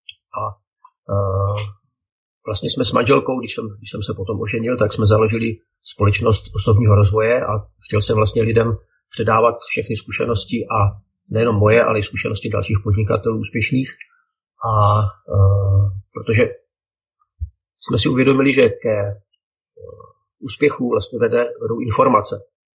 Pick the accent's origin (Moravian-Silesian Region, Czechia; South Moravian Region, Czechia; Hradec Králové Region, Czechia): Hradec Králové Region, Czechia; Hradec Králové; vyrostl jsem tady v Hradci Králové, vyrostl jsem v křesťanské rodině